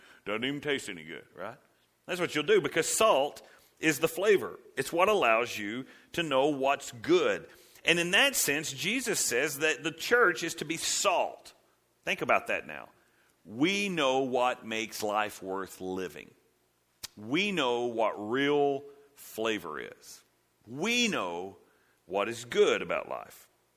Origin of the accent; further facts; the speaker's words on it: Texas, United States; I don't know if it's legend or not, but because we're from Texas, yeah, it happened, right?